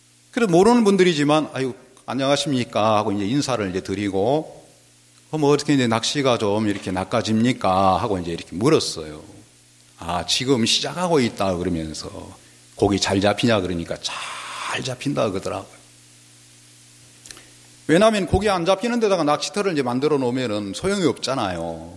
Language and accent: Korean; Beolgyo, South Jeolla, South Korea; 저는 벌교에서 왔는데 우리 벌교는 꼬막 도시 아닙니까? 그래서 이제 뭐 남도니까요.